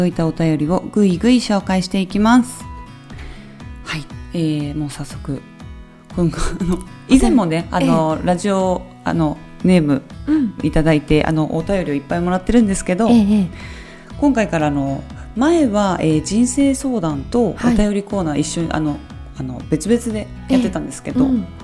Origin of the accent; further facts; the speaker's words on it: Kagoshima, Japan; 私地元が鹿児島なんですけど